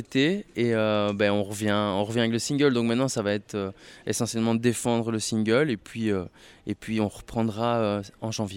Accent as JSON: {"language": "French", "town": "Mons", "region": "Wallonia", "country": "Belgium", "said": "c'est pas très loin de chez nous, on est de Mons"}